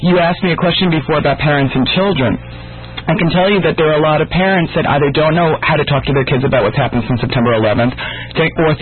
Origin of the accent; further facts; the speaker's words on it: New York, United States; am Jewish, and when I decided to move there, I had all sorts of reactions from everybody. I knew, and I'm from New York